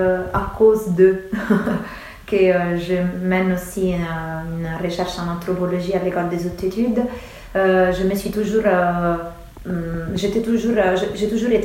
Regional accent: Rome, Lazio, Italy; French is a second language; also born or lived in Naples; now in France; en tant que femme du Sud, parce que je suis d'origine de Naples, mais j'ai grandi à Rome.

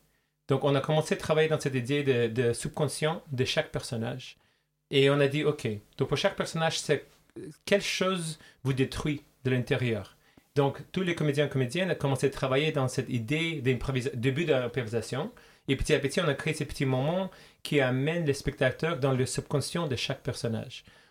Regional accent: Azerbaijan; first language Russian; French is a second language; Moi, je suis originaire d'Azerbaïdjan et donc je parle en russe, c'est mon langue maternelle.

